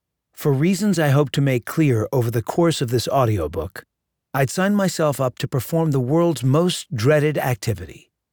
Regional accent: Minneapolis, Minnesota, United States; also born or lived in New York City; my hometown, which is to say that 22 years after deliberately disconnecting from Minneapolis by moving to New York City, I'd circled back

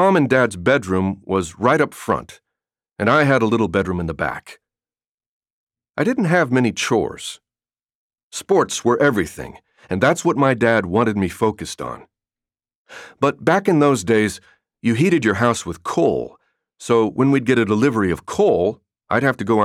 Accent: Cincinnati, Ohio, United States; I grew up in Cincinnati, Ohio, close enough to the Ohio River that one time my mother stood out on the front porch of the family house and fished in the river.

